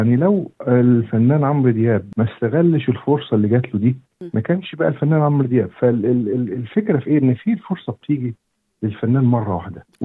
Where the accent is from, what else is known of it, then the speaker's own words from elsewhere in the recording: Port Said, Port Said Governorate, Egypt; born there; أنا من مواليد مدينة بورسعيد في جمهورية مصر العربية